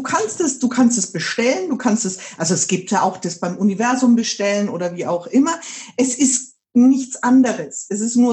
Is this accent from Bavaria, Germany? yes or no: yes; Bavaria, Germany; now in Neumarkt, Germany; Ich bin aus der Nähe von Nürnberg. Ich wohne hier mit meiner Familie in Neumarkt.